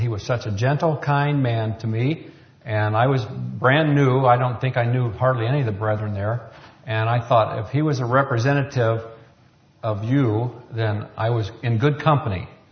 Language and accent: English; Richmond, Indiana, United States; there was an I.O. convention held in my hometown of Richmond, Indiana.